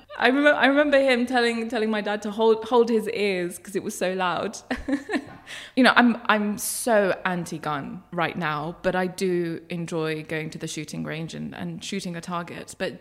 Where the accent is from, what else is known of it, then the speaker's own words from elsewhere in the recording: Erbil, Kurdistan Region, Iraq; I was born in Erbil, and I had a very idyllic childhood. Both my parents were teachers.